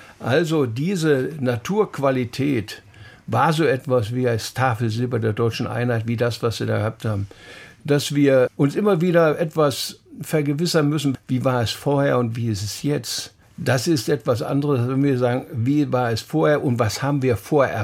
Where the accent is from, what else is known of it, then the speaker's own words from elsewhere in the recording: Silesian Voivodeship, Poland; now in Germany; ich bin Schlesier, bin als Flüchtling hierher gekommen